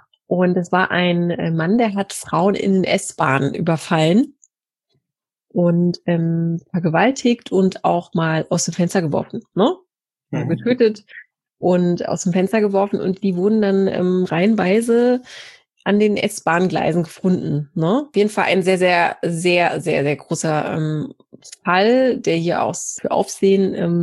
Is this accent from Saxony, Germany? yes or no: no; North Rhine-Westphalia, Germany; weil ich komme aus dem Pott